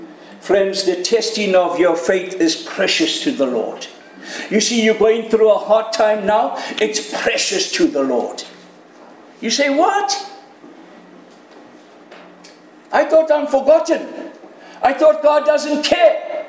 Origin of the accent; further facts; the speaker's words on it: Canada; Just kidding, I'm a Canadian too.